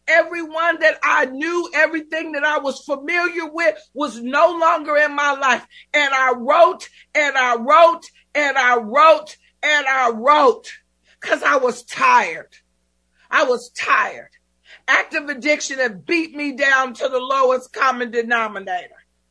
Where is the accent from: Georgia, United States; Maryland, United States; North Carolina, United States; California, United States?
California, United States; Oakland; I was from Oakland, California, and I found myself in Austin, Texas, one more time with a crack pipe hanging out of my mouth.